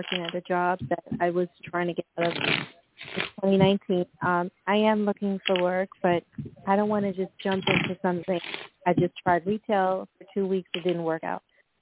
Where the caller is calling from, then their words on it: Long Island, New York, United States; I'm calling from Long Island, New York.